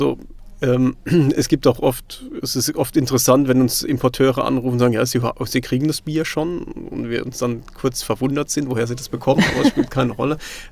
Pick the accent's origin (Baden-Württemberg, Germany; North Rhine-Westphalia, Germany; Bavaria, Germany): Baden-Württemberg, Germany; born there; accent: Kurpfalz; Hört man wahrscheinlich schon an meinem noch leichten kurpfälzischen Singsang, den ich mit drin habe. Ich komme aus dem Nordbadischen gebürtig